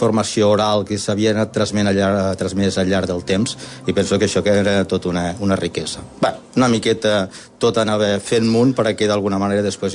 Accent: Benissanet, Catalonia, Spain; a Benissanet, al meu poble

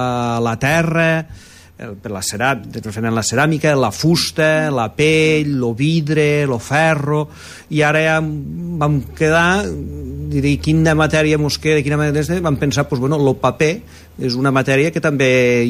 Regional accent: El Pinell de Brai, Catalonia, Spain; now in Móra d'Ebre, Spain; jo sóc fill del Pinell, però

